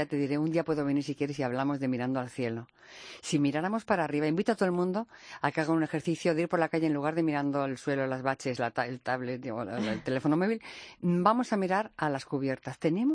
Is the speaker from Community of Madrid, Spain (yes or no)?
yes; Madrid, Community of Madrid, Spain; Nos hace falta tener ahora orgullo como españoles, como ciudadanos de Madrid